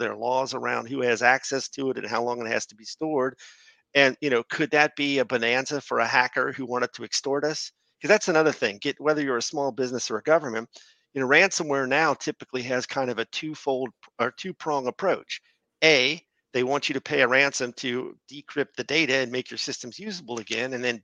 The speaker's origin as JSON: {"language": "English", "town": "Fort Wright", "region": "Kentucky", "country": "United States", "tie": "born or raised there", "said": "Fort Wright is my hometown. I've lived in Fort Wright my whole life."}